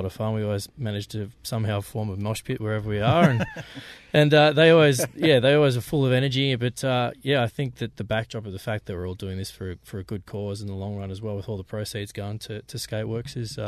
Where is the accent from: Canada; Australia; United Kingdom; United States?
Australia; Wagga Wagga, New South Wales; I'm from Wagga Wagga, so I didn't have any older brothers or sisters, so I was pretty removed from that kind of culture.